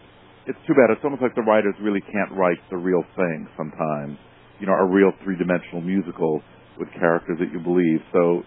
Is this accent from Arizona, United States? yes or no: no; Boston, Massachusetts, United States; accent: Boston; Diner, my Boston accent showing, on Broadway and 50th Street.